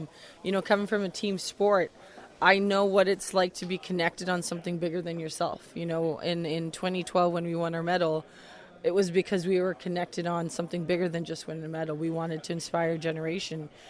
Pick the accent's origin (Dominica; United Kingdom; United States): Dominica; like, I'm from Dominica.